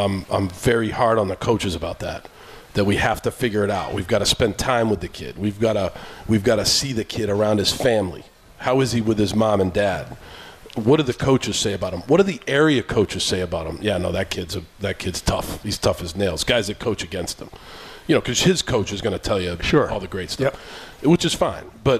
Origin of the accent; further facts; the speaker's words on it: Andover, Massachusetts, United States; So when I was younger, growing up in Andover, I played on a 7th, 8th grade basketball team.